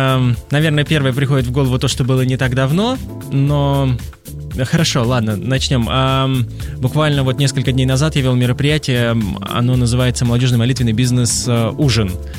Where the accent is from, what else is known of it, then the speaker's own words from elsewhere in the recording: Novokuznetsk, Kemerovo Oblast, Russia; Когда-то там в Сибири, оттуда, откуда я родом, из города Новокузнецка, я работал на телевидении